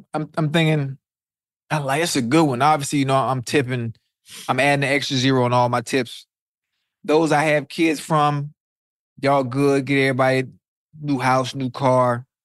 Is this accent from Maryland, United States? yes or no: no; Miami, Florida, United States; frequent the strip club, so it's not a really part of my repertoire and what I like to see, even though I'm from Miami.